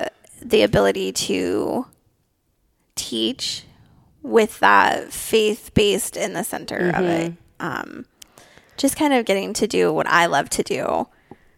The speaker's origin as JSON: {"language": "English", "region": "New Mexico", "country": "United States", "tie": "born or raised there", "said": "I'm the new principal at Holy Trinity Catholic High School in Temple. I grew up mostly in New Mexico, and I married my high school sweetheart."}